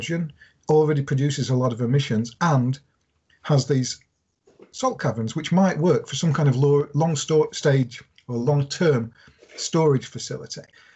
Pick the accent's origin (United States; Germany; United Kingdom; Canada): United Kingdom; Derby, East Midlands; Even my hometown of Derby has got a local cluster aspirations.